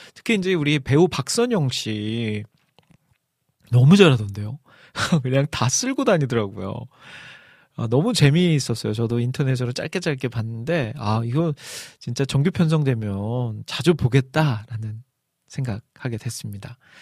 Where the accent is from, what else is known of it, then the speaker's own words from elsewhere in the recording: South Korea; 아 이런 거 보면 참 부끄러워요. 한국 사람으로서 한국에 대해서 더 역사에 대해서도 막 공부하고 알아야 되는데